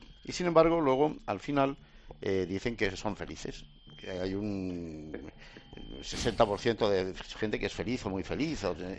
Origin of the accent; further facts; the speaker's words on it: Santoña, Cantabria, Spain; en mi pueblo, en Santoña, tocan a cero o menos.